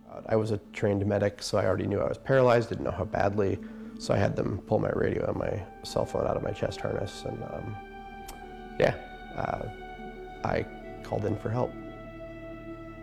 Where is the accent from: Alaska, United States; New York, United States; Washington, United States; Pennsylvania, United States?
Alaska, United States; Palmer; I grew up here in Palmer, Alaska.